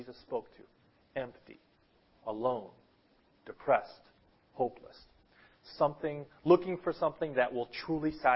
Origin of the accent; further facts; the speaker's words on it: United States; now in Japan; I've found that the Japanese culture, in some ways, has better morals than where I grew up in America.